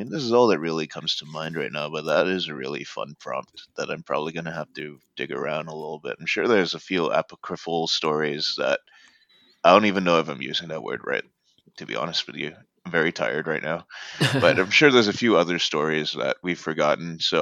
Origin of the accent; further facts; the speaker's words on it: New York, United States; I think it's unfortunate conclusive proof that growing up in Long Island has you geared towards the chaotic good part of the scale